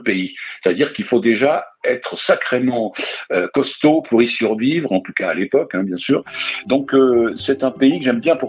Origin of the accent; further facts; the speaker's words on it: Occitanie, France; now in Paris, France; on est Cévenol, on est Cévenol, c'est évident. D'abord, je pense qu'on reprend l'accent, déjà, la première chose. Quand on est avec Alexandra, on reprend l'accent.